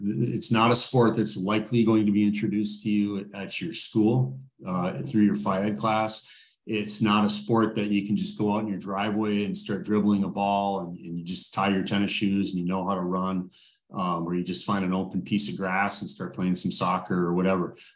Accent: Duluth, Minnesota, United States; I grew up in Duluth

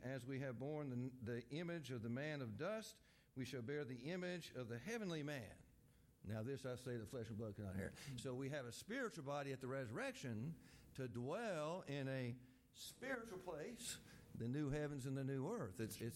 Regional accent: Lincoln, Florida, United States; from Lincoln, Florida.

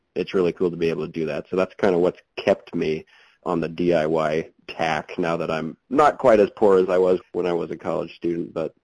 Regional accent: Wyoming, United States; now in Alaska, United States; So I grew up in Wyoming, and I feel like Wyoming's another place.

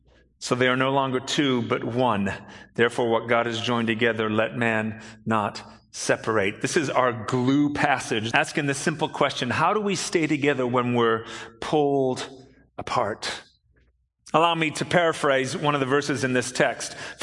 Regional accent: United Kingdom; because you see, I'm British.

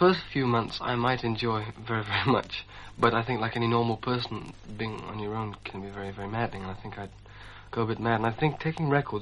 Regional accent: Howrah, West Bengal, India; also born or lived in Lucknow; now in London, United Kingdom; I was born in Lucknow in India, although we weren't very long in Lucknow, just a few weeks. My mother and father moved house, and we lived in Howrah, which is just outside Calcutta.

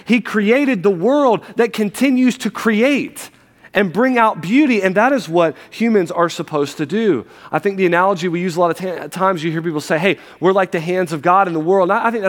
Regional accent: the South, United States; You're like, man, we're from the South. Summer starts in April. Mac and cheese is a vegetable. Sweet tea. This is where we're from. It's the South.

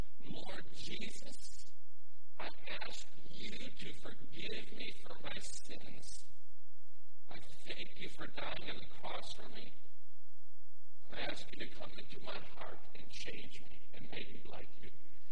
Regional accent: Michigan, United States; also born or lived in Tennessee; I want to go back to Tennessee. It's cold here. I know it's cold because I grew up in Michigan.

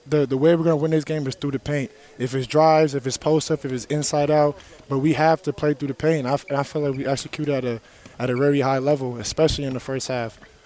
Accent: New York, United States; where I'm from, like I'm from New York, Harlem, New York. We've always been gritty.

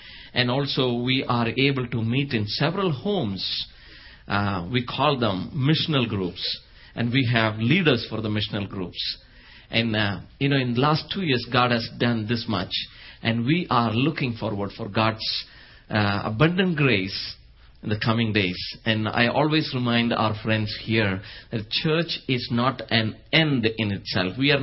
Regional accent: India; moved away; When I came from India here, everyone was saying cool, and I was thinking, what is this?

